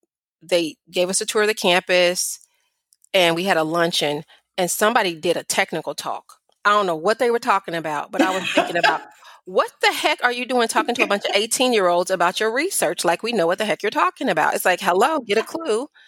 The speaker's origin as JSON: {"language": "English", "town": "Nashville", "region": "Tennessee", "country": "United States", "said": "And then I'm from Nashville, Tennessee. So there were definitely a lot more Black folks than that."}